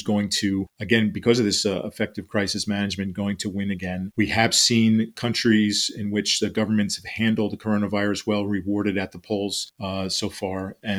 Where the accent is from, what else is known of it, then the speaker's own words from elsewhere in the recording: United States; also as an American, frustrated by its resilience and spread in this country.